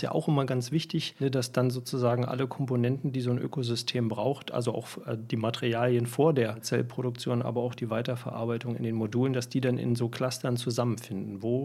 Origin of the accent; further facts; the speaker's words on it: Brandenburg, Germany; in Grünheide, also in meiner Heimat, in meinem Heimatbundesland Brandenburg